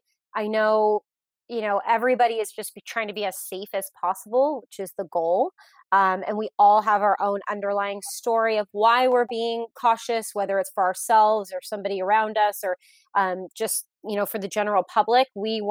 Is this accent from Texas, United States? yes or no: no; Sacramento, California, United States; I am from Sacramento, so I get to go to lovely Napa, the wine country